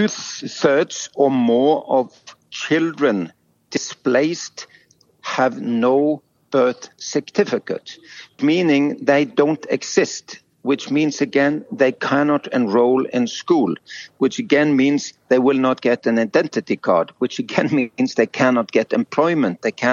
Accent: Norway; as they would in my home country, Norway.

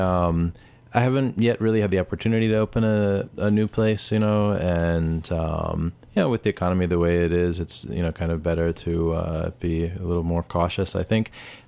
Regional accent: Washington, District of Columbia, United States; I'm from D.C. My father's from Haiti. My mom's from Delaware. I've got a lot of family in Puerto Rico and Dominican Republic and other places.

